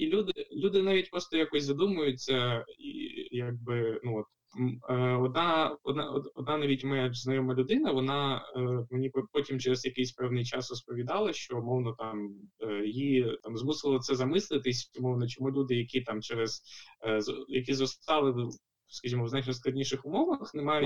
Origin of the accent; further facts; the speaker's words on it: Crimea, Ukraine; я там відповідаю, що я з Криму, і це в комбінації з українською мовою